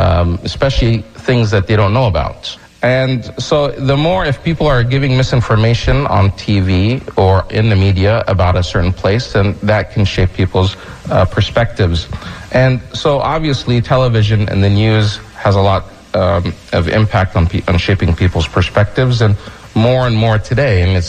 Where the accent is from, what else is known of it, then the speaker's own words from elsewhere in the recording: Egypt; English is a second language; now in United States; And when I got there, people, when I told them I was from Egypt, they really didn't believe me.